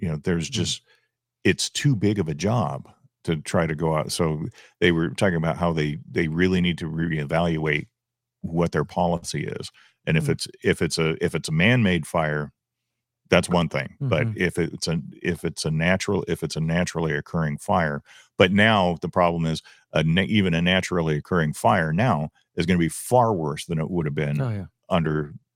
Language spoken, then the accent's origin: English; Bay Park, California, United States; Yeah, and I remember growing up in Bay Park.